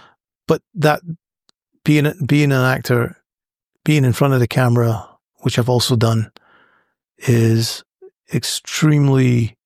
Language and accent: English; Scotland, United Kingdom; accent: Scottish; which probably means my Scottish accent might be apparent